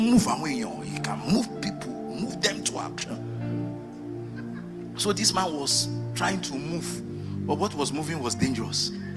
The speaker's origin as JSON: {"language": "English", "town": "Ibadan", "region": "Oyo", "country": "Nigeria", "tie": "born or raised there", "said": "I was born and raised in Ibadan."}